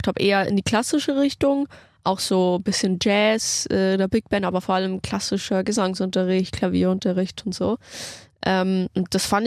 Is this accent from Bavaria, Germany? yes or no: yes; Passau, Bavaria, Germany; in dieser Zeit war ich noch in meiner Heimat in Passau, Niederbayern und habe da mein Abi irgendwie noch nebenbei gemacht.